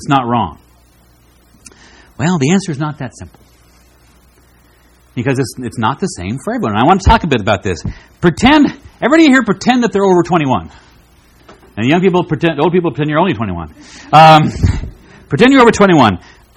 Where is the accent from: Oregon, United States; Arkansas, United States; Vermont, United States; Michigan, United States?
Vermont, United States; I remember hearing talks like this when I was growing up in Vermont